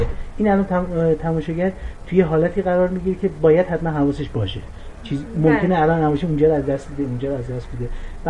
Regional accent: Iran; من ایرانیم، ایرانو دوست دارم، فرهنگ ایرانو دوست دارم، همه اقوام رو دوست دارم

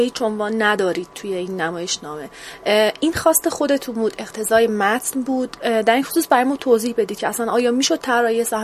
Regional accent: Iran; شامل حال ما که ایرانی هستیم میشه

